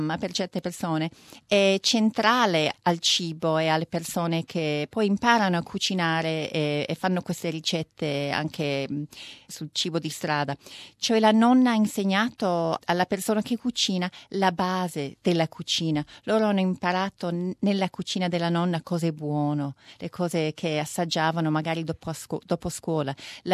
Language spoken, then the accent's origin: Italian; Veneto, Italy; Io non l'ho mai visto in Italia, perché noi siamo dal Veneto, dal nord-est